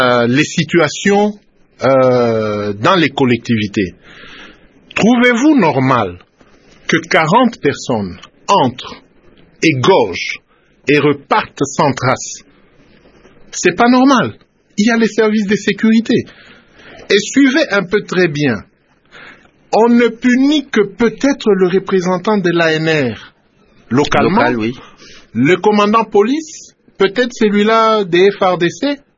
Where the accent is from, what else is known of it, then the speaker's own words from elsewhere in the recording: Haut-Katanga, DR Congo; D'abord, pour le cas de Beni, et même chez nous au Katanga, ce sont des actes de sabotage.